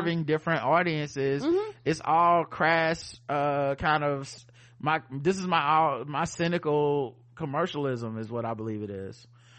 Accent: the South, United States; I am from the South and I do know what that means.

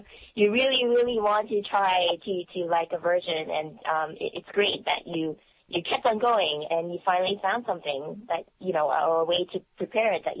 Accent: Hong Kong; born there; I was born in Hong Kong. So I do have friends there and relatives.

